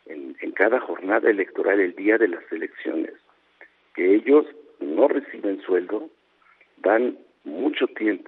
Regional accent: Mexico; sin un reconocimiento como ciudadano, como mexicano, es un gran presidente

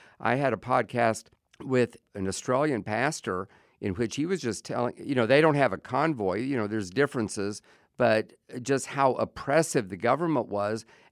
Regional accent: United States; do all kinds of things that seemed kind of interesting to me as an American

